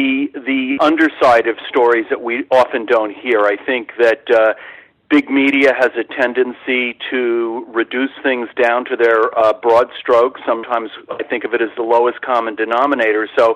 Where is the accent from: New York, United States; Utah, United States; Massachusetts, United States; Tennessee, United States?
New York, United States; Brooklyn; growing up in Brooklyn, where I grew up in a neighborhood that was full of white Irish Catholics, and, you know, coming from a mixed racial background as I did